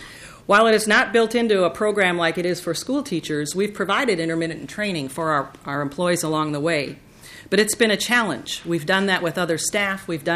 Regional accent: St. Paul, Minnesota, United States; The city that I grew up in St. Paul, is very different than the one I work in now, with more than 70% of our young people children of color.

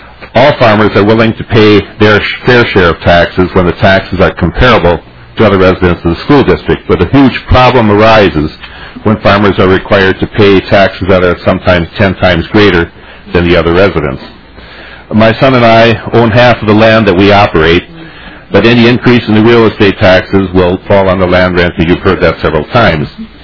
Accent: Plato, Minnesota, United States; I'm from Plato, Minnesota.

